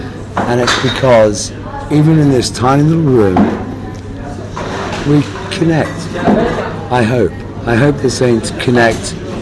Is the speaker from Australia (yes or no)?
no; Kenya; I'm an African who's a bit whiter than most, and I'm not from the south, I'm from the east.